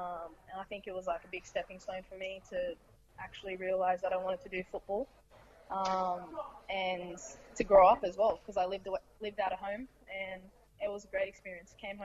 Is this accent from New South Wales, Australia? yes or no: yes; West Pennant Hills, New South Wales, Australia; I grew up in a small place called West Bennet Hills, just near Castle Hill in Sydney, Australia.